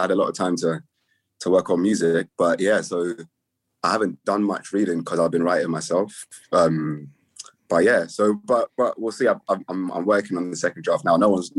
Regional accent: Ladbroke Grove, London, United Kingdom; now in Finsbury Park, United Kingdom; Yeah, I'm from Grove. I live in Finsbury Park now.

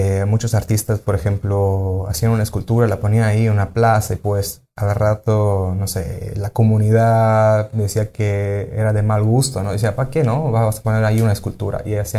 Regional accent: Sicily, Italy; Spanish is a second language; yo soy de Sicilia y en Sicilia también hay las festividades de muertos

